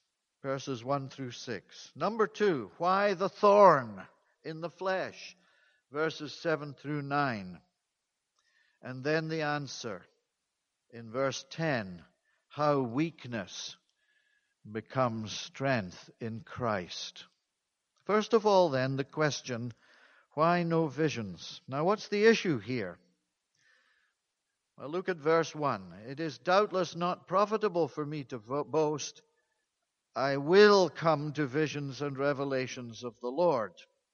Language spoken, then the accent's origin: English; Edinburgh, Scotland, United Kingdom; I knew of a Pentecostal pastor in Scotland in my hometown of Edinburgh